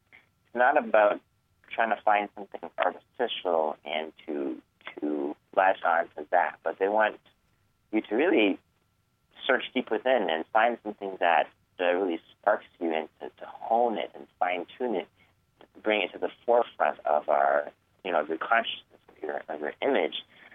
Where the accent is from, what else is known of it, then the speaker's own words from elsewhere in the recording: Toronto, Ontario, Canada; born there; Well, I was born in Toronto and had a wonderful time in that city. I didn't realize how much I loved the city until I left, and now miss it quite a bit.